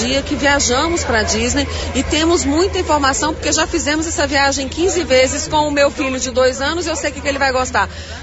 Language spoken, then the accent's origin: Portuguese; Brazil; e olha que eu sou brasileira igual